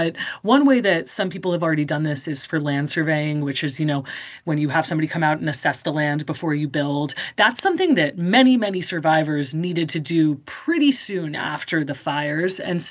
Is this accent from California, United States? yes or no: yes; South Pasadena, California, United States; I grew up in South Pasadena, not too far away.